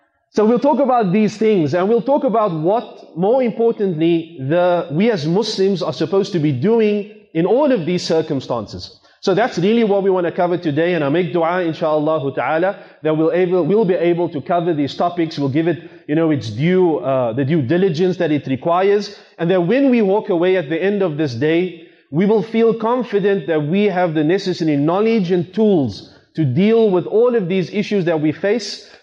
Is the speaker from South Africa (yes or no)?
yes; Cape Town, Western Cape, South Africa; when I was growing up in Cape Town, my parents gave me so much freedom